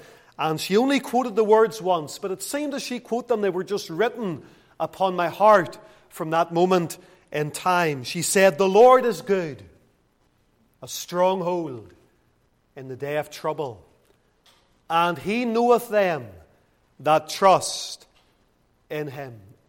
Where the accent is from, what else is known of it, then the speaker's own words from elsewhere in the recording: Lisburn, Northern Ireland, United Kingdom; Most of you know that I grew up in Lisburn